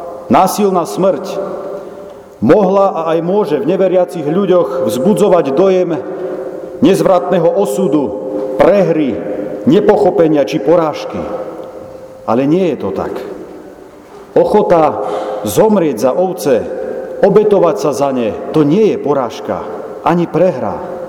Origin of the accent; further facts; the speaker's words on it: Gemer, Slovakia; U nás na Gemeri ešte sem tam nejaký ten košiar sa nachádza